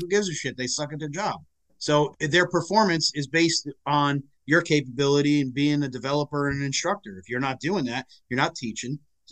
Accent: Woodbridge Township, New Jersey, United States; I grew up in New Jersey, So the name of the town that I grew up in is Island, which is a section of Woodbridge Township.

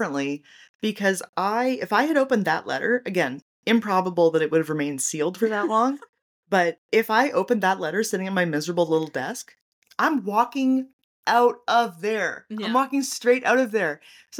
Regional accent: Canada; As a Canadian, I found that deeply troubling.

